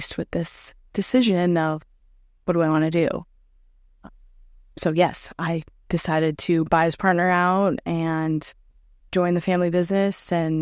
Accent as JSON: {"language": "English", "town": "Cleveland", "region": "Ohio", "country": "United States", "said": "Cleveland, Ohio."}